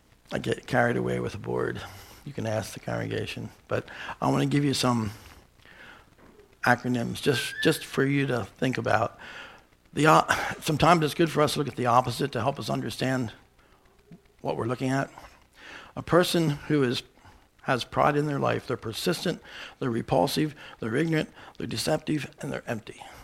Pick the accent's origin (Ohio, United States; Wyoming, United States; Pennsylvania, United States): Pennsylvania, United States; Lancaster County; he's from York County, I'm from Lancaster County.